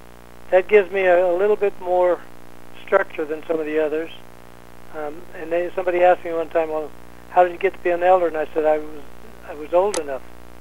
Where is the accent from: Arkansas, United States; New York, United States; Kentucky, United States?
Arkansas, United States; That's my home state.